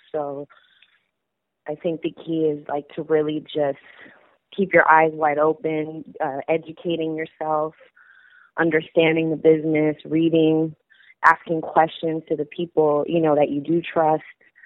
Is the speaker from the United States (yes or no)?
yes; Los Angeles, California, United States; I've been in this city my whole life. I'm born and raised in Los Angeles.